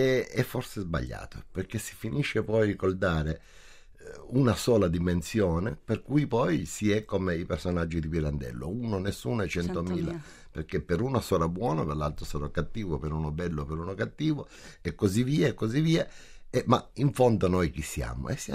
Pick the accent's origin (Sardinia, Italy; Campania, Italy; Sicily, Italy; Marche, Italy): Sicily, Italy; Io, essendo siciliano, ho studiato la Sicilia, perché devo parlare della mia terra